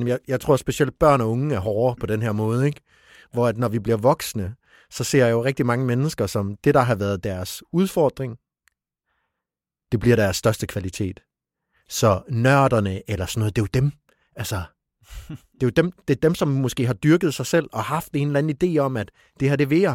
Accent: Ørbæk, Region of Southern Denmark, Denmark; derude, hvor jeg er fra. Jeg kan huske en gang, jeg havde røde bukser på nede af Ørbæk Hovedgade

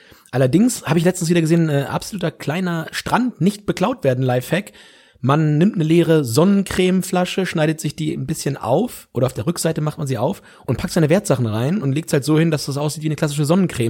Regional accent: Lower Saxony, Germany; wo bei uns in Südniedersachsen in der Heimat die Freibäder mehr und mehr zugemacht werden

